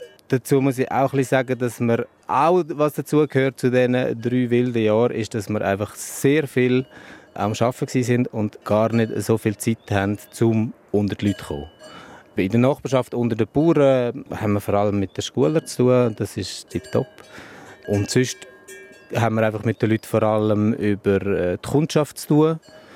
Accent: Graubünden, Switzerland; bin ich eigentlich auch in Graubünden aufgewachsen, im Lugnetz. Meine Eltern sind zugezogen aus dem Aargau. Darum rede ich auch romanisch, einfach Sursilvan.

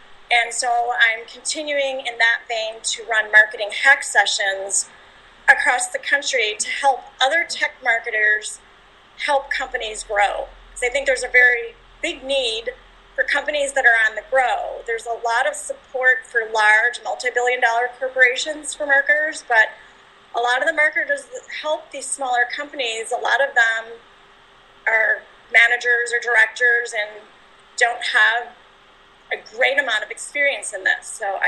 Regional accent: Chicago, Illinois, United States; Okay, I'm actually from Chicago, Illinois

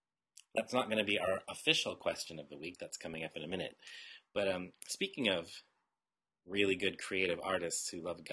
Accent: Texas, United States; We'll make you guys either some authentic Tex-Mex food, I'm from Texas, or authentic Uzbek food.

